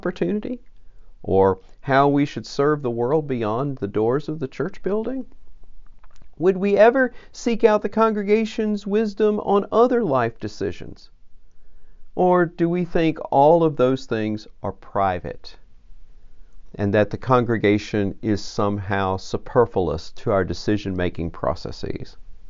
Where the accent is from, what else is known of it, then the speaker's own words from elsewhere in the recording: Wisconsin, United States; Before I'm an American, a Wisconsinite, a Southerner, an Episcopalian, or any other label I wish to self-apply.